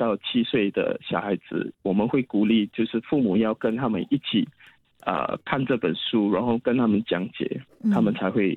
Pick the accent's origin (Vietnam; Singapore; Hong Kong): Singapore; 作为新加坡人我们要怎么保护自己，怎么保护我们的家庭